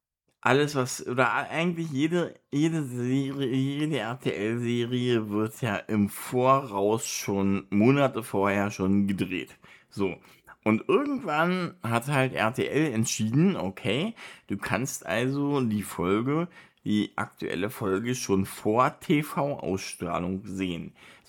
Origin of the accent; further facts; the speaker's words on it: Berlin, Germany; now in Bestensee, Germany; nachdem ich dann 2 Jahre in Berlin gewohnt hatte, ich bin ja Berliner, aber also bin dann nach Bestensee, also nach Brandenburg gezogen.